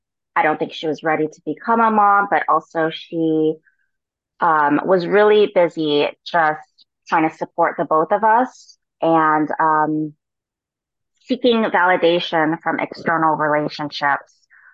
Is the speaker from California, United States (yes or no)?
yes; California, United States; To start with my backstory, I grew up in California. My mom was a single mom.